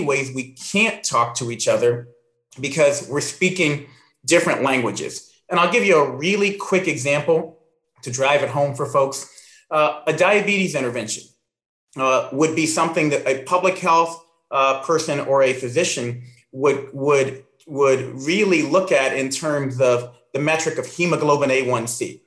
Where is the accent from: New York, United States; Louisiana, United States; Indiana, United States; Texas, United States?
Indiana, United States; I know you came to my hometown of Indiana and visited a company right here in Indiana.